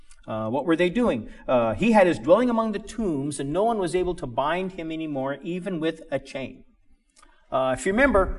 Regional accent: Denver, Colorado, United States; I grew up in Denver. And a suburb of Denver is Arvada.

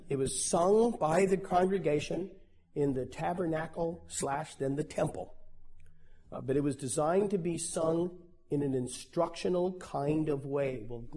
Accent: Denver, Colorado, United States; years ago when I grew up in Denver, I'm a crazy person

